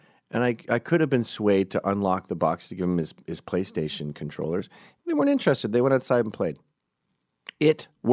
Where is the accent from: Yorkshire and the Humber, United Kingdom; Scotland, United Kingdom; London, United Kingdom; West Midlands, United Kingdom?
Scotland, United Kingdom; I'm Scottish.